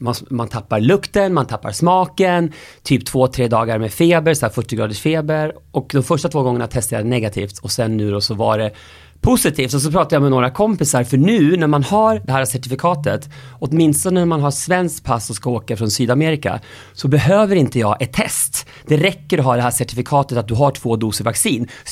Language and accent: Swedish; Köping, Västmanland County, Sweden; Jag är född och uppvuxen i Köping. Mellan Västerås och Arboga. För folk som inte vet vart det ligger.